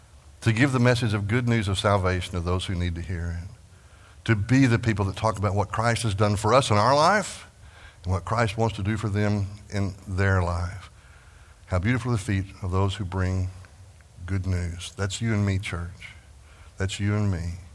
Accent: Texas, United States; I grew up in Texas and driving up and down I-35 in Dallas.

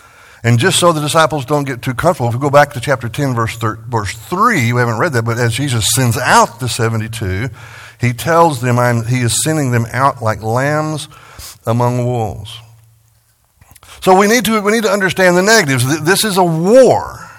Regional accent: Texas, United States; I grew up in West Texas, where western diamondback and rattlesnakes are pretty common.

